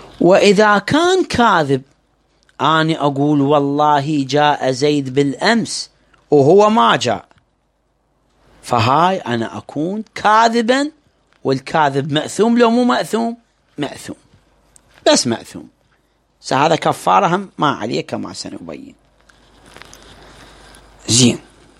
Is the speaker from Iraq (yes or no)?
yes; Iraq; هاي عندنا بالعراق